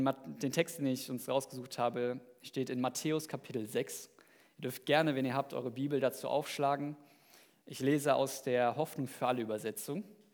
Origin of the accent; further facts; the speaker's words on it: Germany; ich komme aus Deutschland.